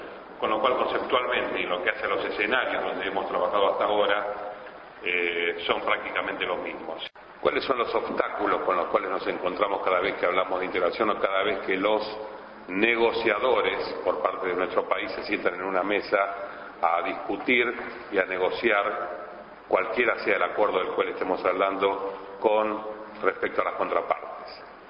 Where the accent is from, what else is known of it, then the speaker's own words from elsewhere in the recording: Argentina; los países con los cuales nosotros como argentinos nos sentamos a negociar